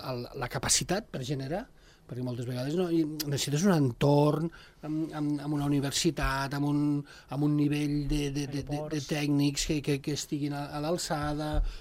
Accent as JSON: {"language": "Catalan", "region": "Sant Julià de Lòria", "country": "Andorra", "said": "jo sempre soc de Sant Julià"}